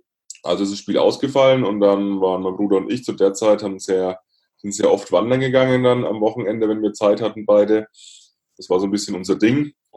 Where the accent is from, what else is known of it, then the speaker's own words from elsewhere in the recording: Bavaria, Germany; Also ich bin Franke, ich komme aus der Nähe von Würzburg, so zwischen Würzburg und Schweinfurt an der Mainschleife bin ich geboren und ja, bin in einem bäuerlichen Umfeld groß geworden.